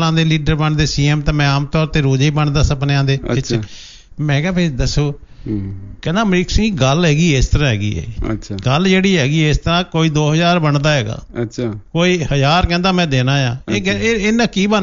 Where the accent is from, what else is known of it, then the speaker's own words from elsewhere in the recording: Assam, India; born there; ਮੇਰਾ ਜਨਮ ਅਸਾਮ ਬੰਗਾਲ ਦਾ ਹੋਇਆ, ਉੱਧਰ ਦਾ ਜਨਮ ਆ